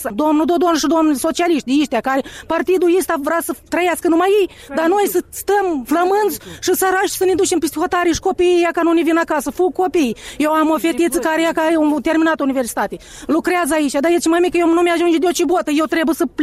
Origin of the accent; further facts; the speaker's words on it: Moldova; noi suntem moldoveni din talpă